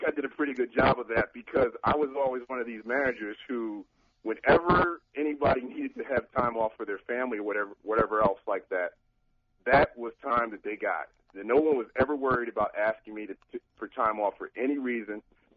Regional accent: Newark, New Jersey, United States; I grew up in Newark, New Jersey, and we had some summers that were phenomenal.

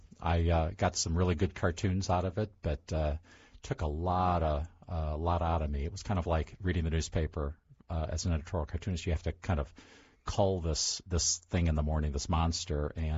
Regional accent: Michigan, United States; also born or lived in Virginia; I was born in Virginia and moved after I was born. About 2 years into it, we moved back to Michigan.

